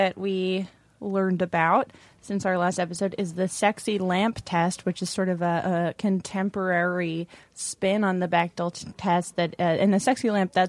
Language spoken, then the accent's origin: English; New England, United States; accent: New England; I went to radio school to kill my New England accent and develop a very smooth delivery voice.